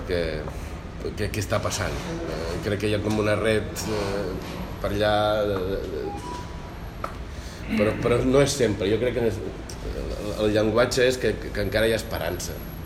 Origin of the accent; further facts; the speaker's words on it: Sineu, Balearic Islands, Spain; jo soc de Sineu, allà de Mallorca